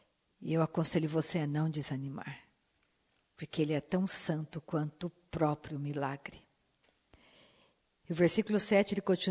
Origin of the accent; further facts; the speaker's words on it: Brazil; born there; Momentaneamente estamos como brasileiros na nação brasileira, nascemos no Brasil.